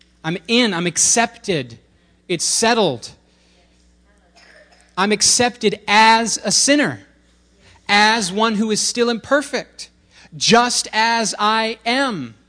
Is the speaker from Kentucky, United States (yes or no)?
yes; Kentucky, United States; I'm from Kentucky.